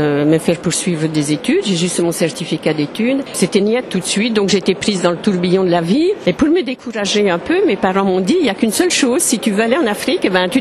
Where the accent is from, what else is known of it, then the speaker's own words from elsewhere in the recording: Le Mans, Pays de la Loire, France; also born or lived in Burgundy; Je suis une Bourgogne d'adoption, mais ça fait plus de 40 ans que j'y suis, mais je suis native du Mans.